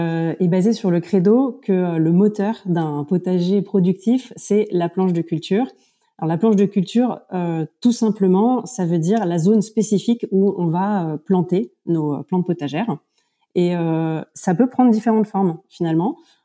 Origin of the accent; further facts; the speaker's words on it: Paris, Île-de-France, France; j'ai grandi en ville à Paris, et j'étais plutôt la fille qui faisait crever toutes les plantes vertes.